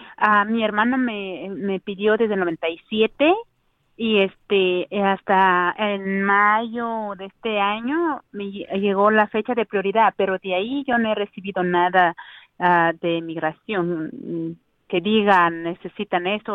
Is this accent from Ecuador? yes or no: no; Mexico; now in California, United States